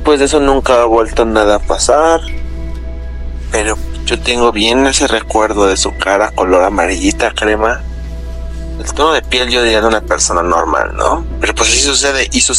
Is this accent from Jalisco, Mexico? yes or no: no; Cuernavaca, Morelos, Mexico; Yo soy de Cuernavaca, aquí en Morelos, México.